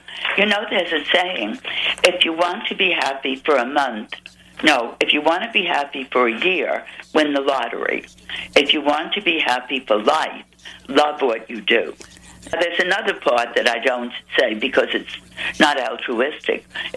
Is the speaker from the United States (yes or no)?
no; Ireland; Well, I'm an Irish storyteller.